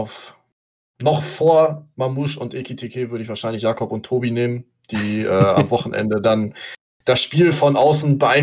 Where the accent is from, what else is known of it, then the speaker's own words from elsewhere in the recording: Freiburg, Baden-Württemberg, Germany; Daneben die beiden Freiburger in meiner Heimat